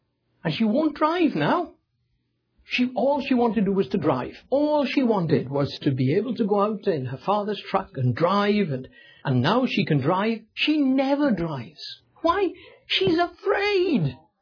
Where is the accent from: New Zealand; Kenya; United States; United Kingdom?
United Kingdom; Wales; I come from Wales. I was born and brought up in Wales, which is on the western side of England and separate from it.